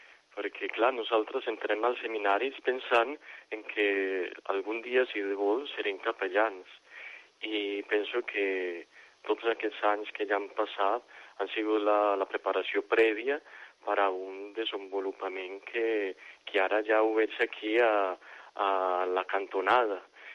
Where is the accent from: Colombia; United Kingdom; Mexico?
Colombia; Catalan is a second language; now in Spain; Jo soc colombià.